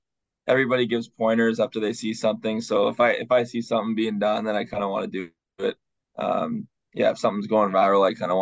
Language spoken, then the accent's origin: English; Toronto, Ontario, Canada; I'm from Toronto, so … listen to him 24/7.